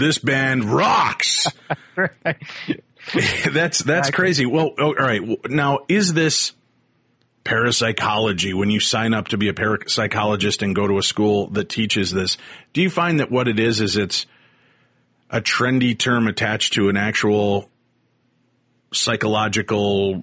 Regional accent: Medinah, Illinois, United States; I grew up in Medina, Illinois. With the H, we're ritzy over there.

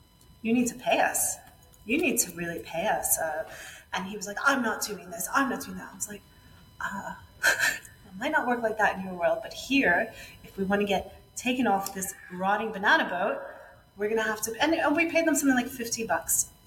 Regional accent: New York City, New York, United States; first language Spanish; English is a second language; I'm from New York City, but my mother's from Puerto Rico. My father's from Ecuador. So I'm my first language is Spanish.

